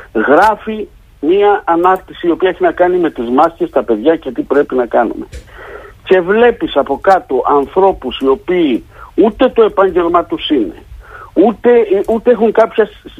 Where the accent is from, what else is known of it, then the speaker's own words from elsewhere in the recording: Heraklion, Crete, Greece; Έχω την αίσθηση ότι ειδικά στο Ηράκλειο, στην πόλη μου